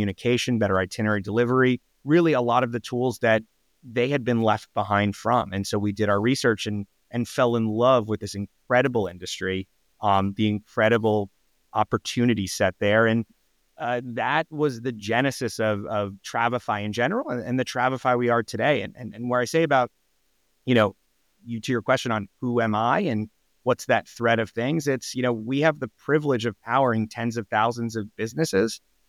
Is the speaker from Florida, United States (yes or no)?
no; New Jersey, United States; I grew up in New Jersey. I grew up in a family of Main Street small business entrepreneurs.